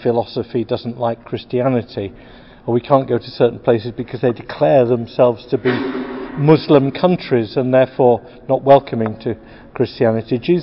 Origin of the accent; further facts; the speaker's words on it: England, United Kingdom; Not because we're English and we know best